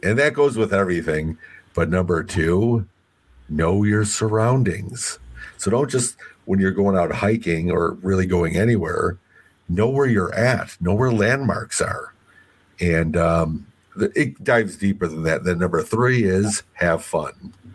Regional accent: Wisconsin, United States; I'm your buddy from Wisconsin.

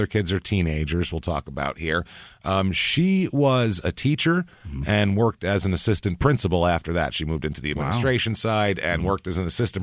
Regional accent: New York, United States; I don't know if the Catholic Church is different, but growing up in New York, the church is you have your old people who are...

